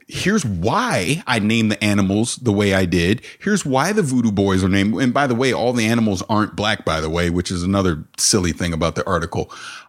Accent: the South, United States; I'm 45. I am from the South.

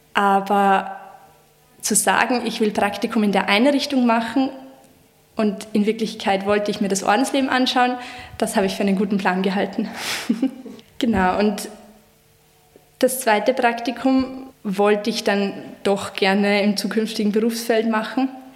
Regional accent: Austria; now in Vienna, Austria; Ich komme aber nicht aus Wien, sondern aus der Nähe von Salzburg, 30 Kilometer nördlich, aus einer kleinen Gemeinde, die fast niemand kennt, mit knapp über 1000 Einwohnern, und habe mir nie vorstellen können, in die Stadt zu ziehen

